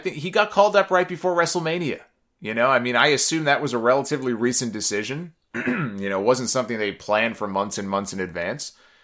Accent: India; As an Indian, I'm excited to see someone like him who can actually wrestle

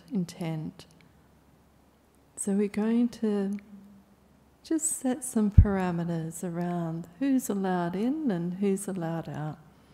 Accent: Narrogin, Western Australia, Australia; So I grew up in Narrogin, and I used to catch a school bus every morning.

